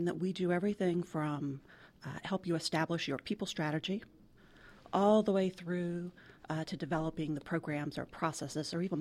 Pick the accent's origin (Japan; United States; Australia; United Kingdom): United States; Pensacola, Florida; born there; also born or lived in Key West; So we traveled all over the U.S., and I was born in Pensacola, Florida.